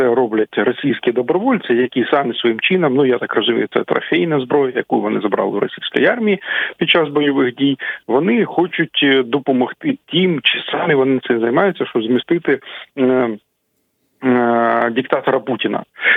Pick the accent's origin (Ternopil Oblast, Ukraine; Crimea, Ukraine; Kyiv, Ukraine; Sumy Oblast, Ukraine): Sumy Oblast, Ukraine; Я просто, я сам родом з Сумщини